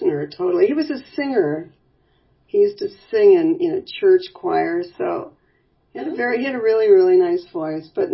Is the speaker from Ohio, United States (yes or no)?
yes; Cleveland, Ohio, United States; I'm from Cleveland, so we listened to a lot of Motown.